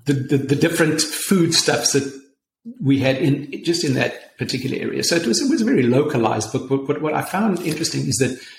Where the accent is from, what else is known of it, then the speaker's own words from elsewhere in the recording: South Africa; growing up in South Africa